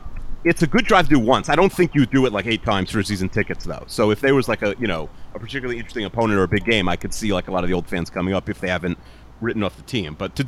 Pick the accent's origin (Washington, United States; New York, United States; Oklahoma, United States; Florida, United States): New York, United States; I'm a San Antonio Spurs fan, and like you, I'm from New York